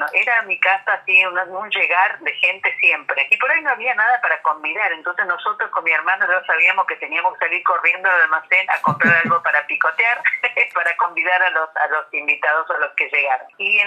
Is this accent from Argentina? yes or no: yes; Córdoba, Argentina; yo nací en Córdoba en el año 53 y viví mi primera infancia, más o menos hasta los 8, 9 años, aquí en la capital de Córdoba, con una familia pequeña, digamos, acotada